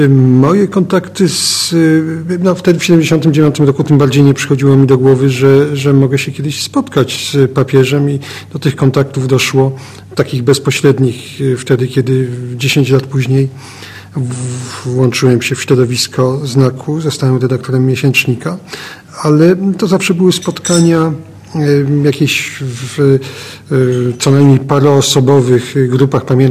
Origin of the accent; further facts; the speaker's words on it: Subcarpathian Voivodeship, Poland; tak jak ja gdzieś tam na tej głuchej podkarpackiej prowincji